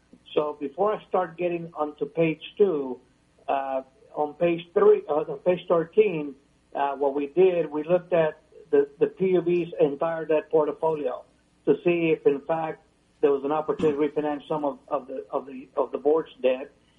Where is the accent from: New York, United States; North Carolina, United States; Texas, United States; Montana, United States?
Texas, United States; Brownsville; My partner, Bob Estrada, and myself, we're from Brownsville originally